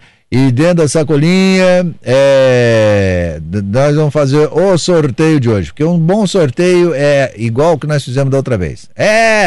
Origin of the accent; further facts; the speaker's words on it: Lavras, Minas Gerais, Brazil; Isso lá, quando eu era menino, lá em Lavras ainda, lá no sul de Minas.